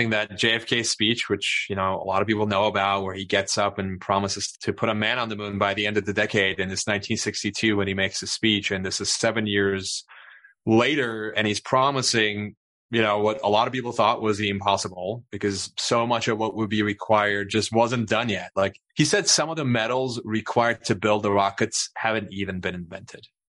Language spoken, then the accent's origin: English; Turkey; I grew up in Turkey, and we lived in a small apartment, and we didn't have reliable access to electricity